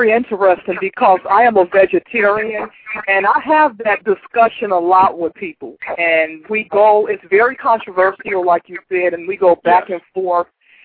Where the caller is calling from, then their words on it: Chicago, Illinois, United States; I'm from Chicago